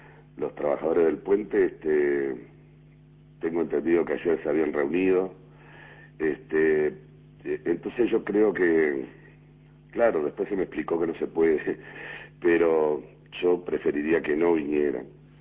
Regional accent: Uruguay; me duele como uruguayo.

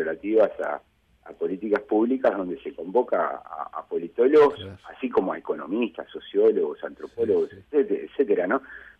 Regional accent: Uruguay; en Uruguay tardamos 2 décadas más, ¿no?

